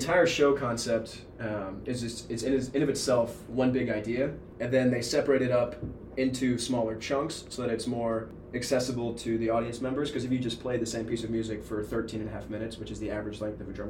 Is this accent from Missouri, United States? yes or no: yes; St. Charles, Missouri, United States; especially because I'm from the St. Charles area, which is where Lindenwood's at.